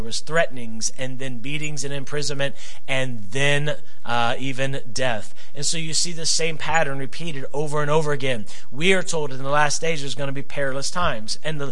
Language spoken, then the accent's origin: English; United States; As a child of God, now it should bother us, especially as an American, to see certain things happening.